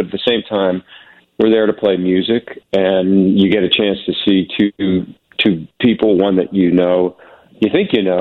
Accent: Philadelphia, Pennsylvania, United States; growing up in Philly, we just had a lot of access to music.

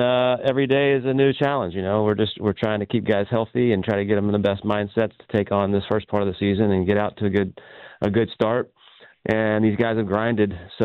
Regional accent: Houston, Texas, United States; I am from Houston, but FC Dallas is top.

